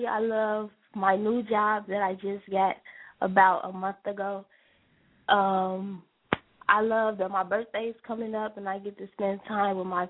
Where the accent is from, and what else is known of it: Chicago, Illinois, United States